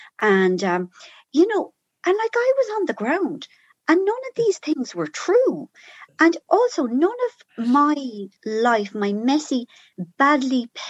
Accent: Ireland; also born or lived in London; like I kind of clustered as many Irish people to me as possible because with the best will in the world, we are funnier than other nations.

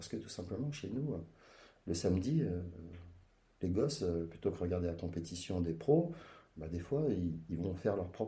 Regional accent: Paris, Île-de-France, France; Écoute, en tant que Parisien

